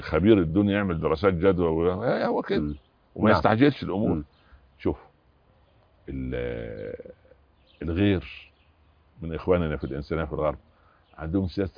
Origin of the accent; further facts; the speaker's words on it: Upper Egypt, Egypt; now in Cairo, Egypt; جيت من الصعيد ولما نزلت مصر